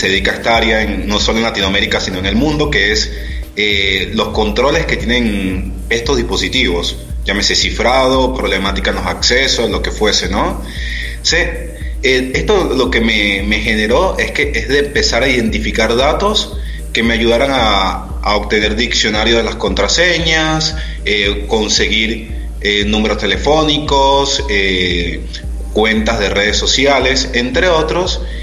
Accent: Venezuela; moved away as an adult; now in Argentina; yo soy venezolano, tengo 6 años ya radicado en Argentina

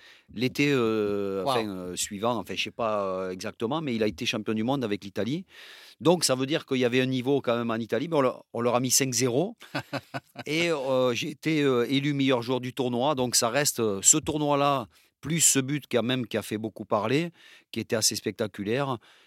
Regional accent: Occitanie, France; J'ai dit je viens de Toulouse, un petit village à côté de un petit village Cugnot à côté de Toulouse.

